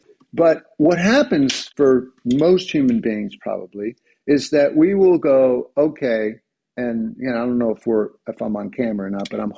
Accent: New Jersey, United States; I'm from New Jersey

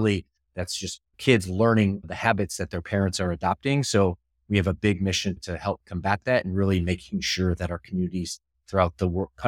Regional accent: Midwest, United States; also born or lived in Atlanta; now in Southern California, United States; while I've lived in Southern California for the last 20 years, I'm originally from the Midwest, or at least I grew up. But my first 10 years, I actually grew up in Atlanta, Georgia.

